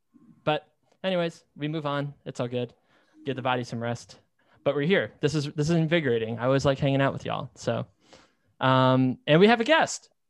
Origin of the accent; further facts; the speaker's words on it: New Jersey, United States; growing up with my father being a landscaper, and I grew up in Northern New Jersey.